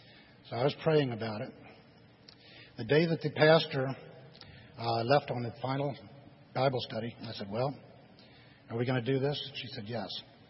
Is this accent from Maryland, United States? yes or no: yes; Silver Spring, Maryland, United States; Silver Spring, Maryland.